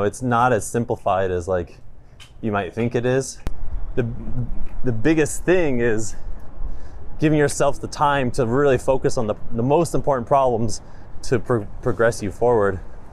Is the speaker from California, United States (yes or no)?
no; Fort Wayne, Indiana, United States; born there; Okay, so I was born in Fort Wayne, Indiana